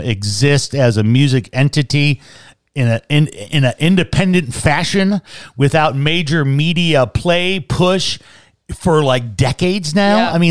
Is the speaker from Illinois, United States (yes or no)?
yes; Chicago, Illinois, United States; I'm from Chicago.